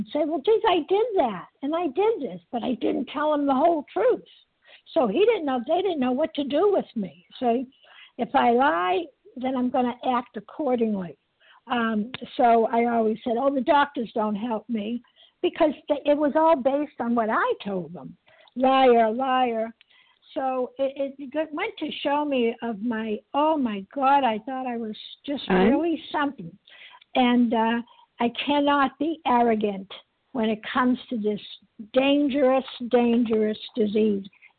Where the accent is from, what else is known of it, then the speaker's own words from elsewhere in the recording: Medford, Massachusetts, United States; I am from Medford, Massachusetts, a grateful, recovered, compulsive eater.